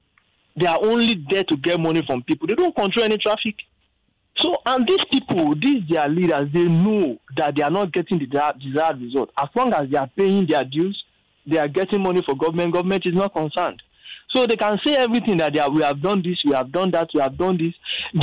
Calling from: Lagos, Nigeria; I'm calling from Ichigo.

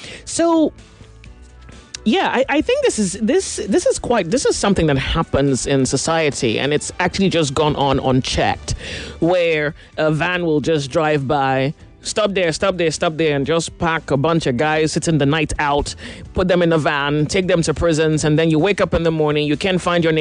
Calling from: Apapa, Lagos, Nigeria; I'm chatting from Apapa.

